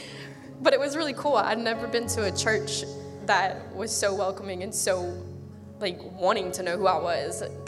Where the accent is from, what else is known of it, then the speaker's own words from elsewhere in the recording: Opelousas, Louisiana, United States; now in Lafayette, United States; I'm from Opelousas, so I've been to Our Savior's before, but I moved to Lafayette for school.